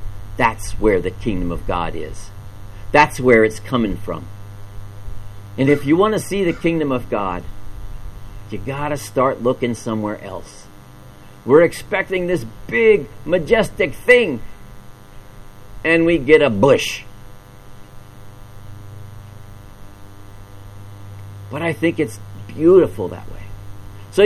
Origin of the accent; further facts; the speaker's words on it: the South, United States; I was thinking kudzu because I'm from the South.